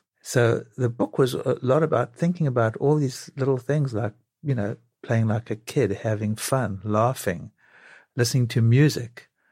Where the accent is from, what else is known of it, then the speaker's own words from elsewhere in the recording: South Africa; Now, I'm not saying you sit in the sun like I sat in the sun growing up in South Africa and now I have skin damage